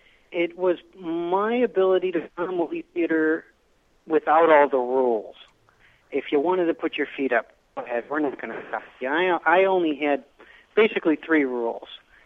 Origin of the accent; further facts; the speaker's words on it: Chicago, Illinois, United States; I'm from Chicago.